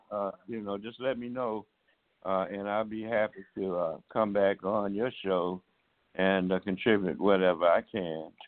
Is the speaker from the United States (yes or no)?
yes; Alabama, United States; when I was a boy growing up in Alabama